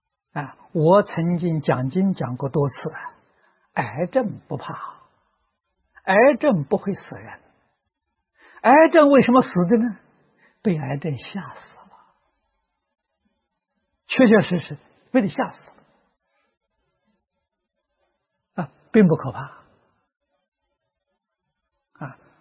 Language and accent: Chinese; China; 非常可惜的是我们中国人不相信中国人，这就没有法子了啊。